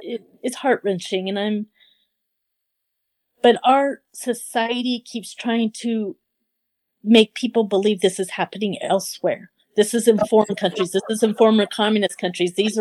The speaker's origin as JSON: {"language": "English", "region": "California", "country": "United States", "tie": "born there", "said": "I was born in California, so I went down to Boyle Heights and saw, you know, things."}